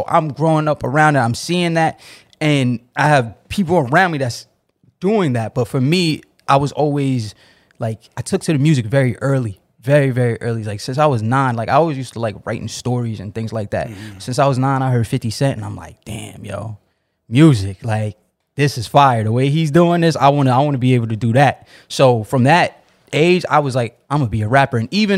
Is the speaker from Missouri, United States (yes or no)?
no; New York City, New York, United States; So I'm from East Flatbush, the Nanos.